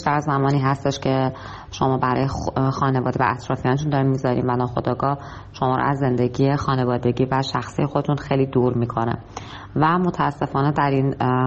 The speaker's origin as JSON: {"language": "Persian", "country": "Iran", "moved": "yes", "said": "من الان خودم که از ایران مهاجرت کردم"}